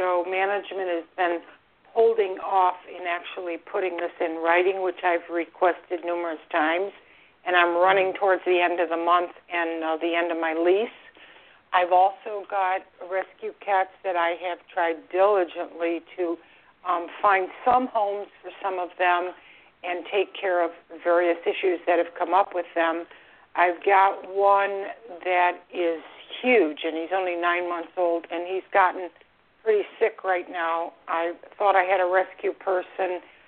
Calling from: Florida, United States; I'm calling from Florida.

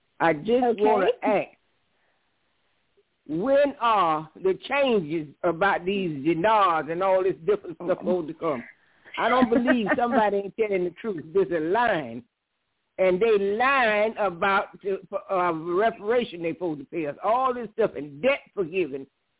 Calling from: Georgia, United States; from Georgia.

